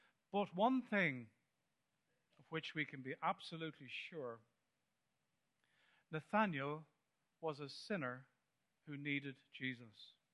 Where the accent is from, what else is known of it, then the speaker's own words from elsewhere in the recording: Dublin, Leinster, Ireland; I grew up in Dublin, on the south side.